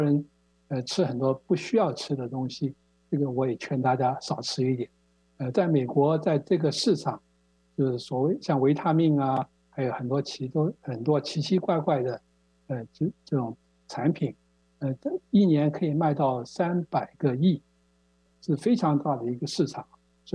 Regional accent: Taiwan; moved away as an adult; now in United States; 我是在台湾长大，在台湾念完大学之后，到美国在密西根大学念的制药科系的博士。

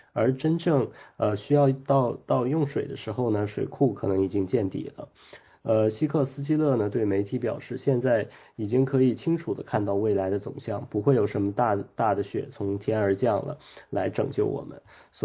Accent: Seattle, Washington, United States; 那我们西雅图人呢要一个经常挂在嘴边的就是说冬天这个很湿冷很潮湿

